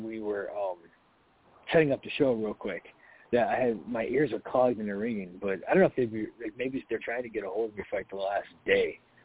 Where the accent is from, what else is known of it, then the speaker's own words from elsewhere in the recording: Florida, United States; Well, you know, so I grew up in Florida, so, like, even during the winter, I'll wear shorts and no socks and shoes.